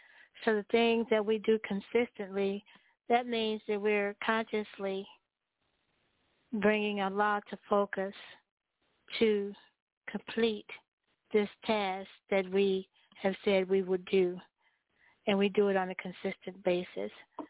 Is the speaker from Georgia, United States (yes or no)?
no; Chicago, Illinois, United States; Because I'm from Chicago, right?